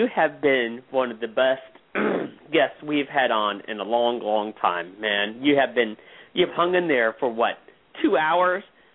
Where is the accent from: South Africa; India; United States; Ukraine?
United States; Ohio; I mean, yeah, I'm not from Illinois. Trust me. I'm an Ohio boy.